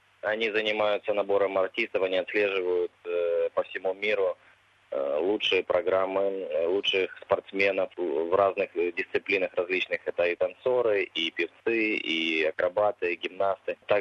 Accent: Mykolaiv, Mykolaiv Oblast, Ukraine; Я сам из Николаева, и семья у меня там, у меня жена, ребенок

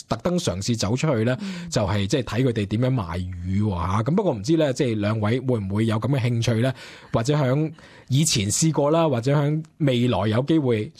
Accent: Australia; 譬如可能我哋澳洲人咧，都系个传统都系会习惯咧，响圣诞节嘅时候食海鲜啊

